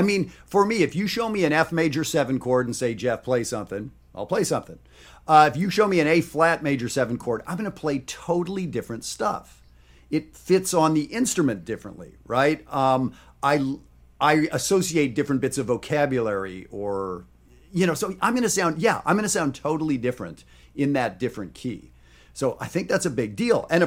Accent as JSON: {"language": "English", "country": "Canada", "said": "No, see, I'm Canadian. Like I'm probably the meanest Canadian out there. But I did marry a Texan"}